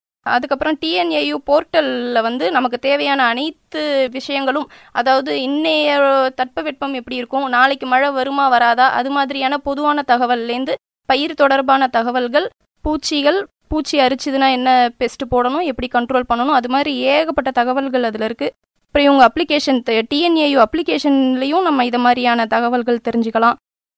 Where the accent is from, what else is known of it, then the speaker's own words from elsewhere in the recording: Virudhachalam, Tamil Nadu, India; நான் திருவாரூர் மாவட்டத்தில் பயிற்சி எடுத்துக்கிட்டேன். என்னுடைய சொந்த ஊர் பார்த்தா விருத்தாச்சலம். அதுவும் ஒரு விவசாயம் மாவட்டம் தான், கடலூர் மாவட்டம்.